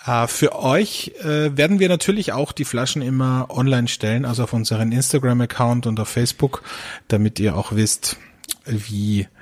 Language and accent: German; Austria; bei uns in Österreich